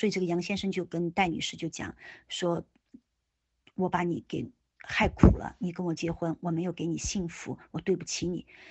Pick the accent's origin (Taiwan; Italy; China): China; Chengdu, Sichuan; 我以前是在成都，我是成都人，